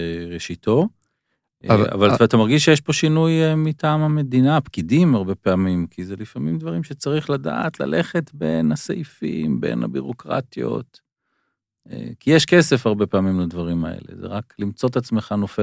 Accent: Kfar Saba, Central District, Israel; חברי הילדות שלי בכפר סבא

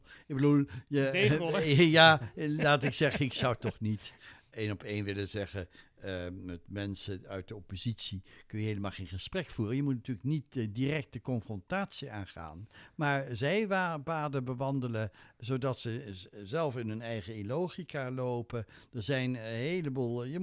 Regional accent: The Hague, South Holland, Netherlands; Ik sterk heb dat gevoel als Hagenaar, ik hoor er niet meer bij als ik in het centrum loop.

